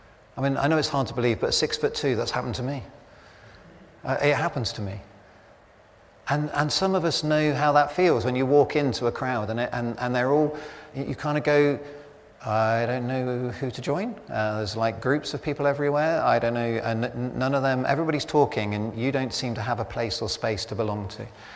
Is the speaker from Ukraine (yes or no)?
no; United Kingdom; Now, for us as British people, we're kind of going, well, you know, we would have done it, we would have been much more gentle than that. In fact, we're so British